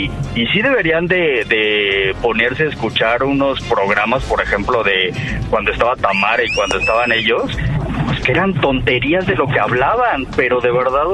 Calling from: Mexico City, Mexico; De aquí, de la Ciudad de México.

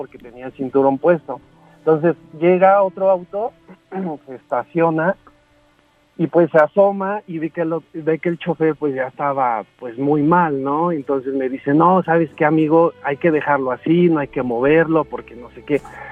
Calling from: Xalapa, Veracruz, Mexico; de Jalapa, Veracruz.

